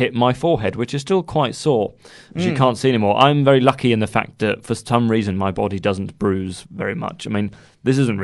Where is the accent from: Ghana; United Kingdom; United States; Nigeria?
United Kingdom; Guildford, South East England; I'm from Guildford as well.